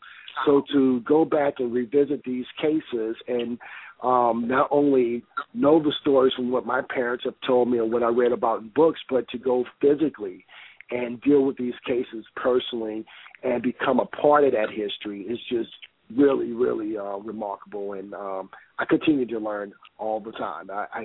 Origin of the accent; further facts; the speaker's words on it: Baton Rouge, Louisiana, United States; to go back into my hometown of Baton Rouge